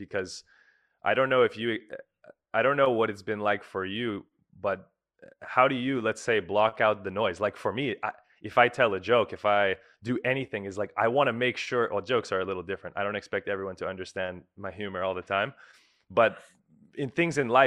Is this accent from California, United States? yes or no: yes; California, United States; I think growing up in California, my experience was there people, and okay, I also grew up in like a Christian home, you know, like with these values.